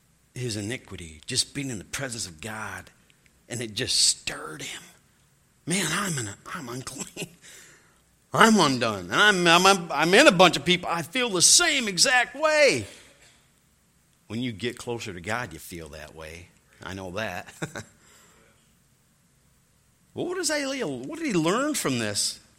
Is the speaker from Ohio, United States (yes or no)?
no; Michigan, United States; now in Ireland; because I'm from Michigan and been living in Ireland.